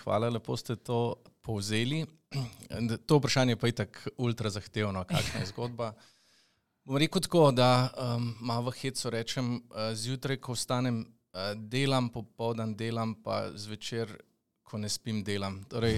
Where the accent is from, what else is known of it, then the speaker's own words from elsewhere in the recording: Vrhnika, Central Slovenia, Slovenia; Jaz sem izhajam iz Vrhnike. Moj oče pa živi v Škofji Loki